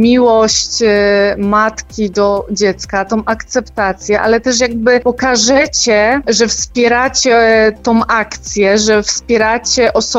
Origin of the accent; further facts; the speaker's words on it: Orzesze, Silesian Voivodeship, Poland; jestem z Orzesza